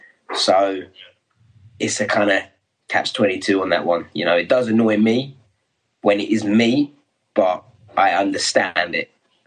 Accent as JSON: {"language": "English", "region": "London", "country": "United Kingdom", "said": "He's got, I'm the Londoner. Why aren't I on it?"}